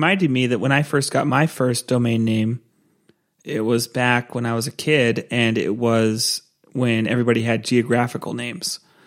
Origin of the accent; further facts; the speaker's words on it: Santa Cruz, California, United States; I grew up in Santa Cruz.